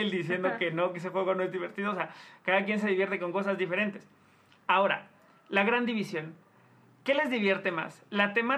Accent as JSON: {"language": "Spanish", "country": "Mexico", "said": "es algo que a todos como mexicanos nos pasó"}